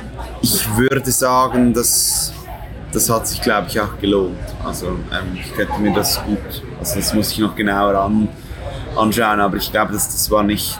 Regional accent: Solothurn, Switzerland; ich bin durch Olten gefahren. Das ist eine Stadt, fünf Minuten von meiner Heimatstadt.

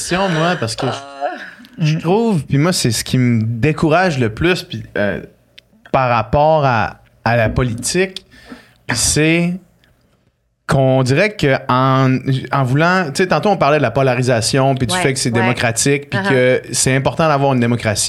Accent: Quebec City, Quebec, Canada; Ben, moi, je viens de Québec

